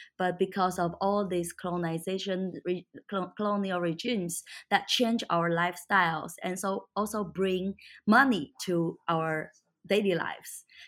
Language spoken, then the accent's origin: English; Taipei, Taiwan; But the reason why I grew up in Taipei and the reason why I cannot speak my language, that's also the result of colonization.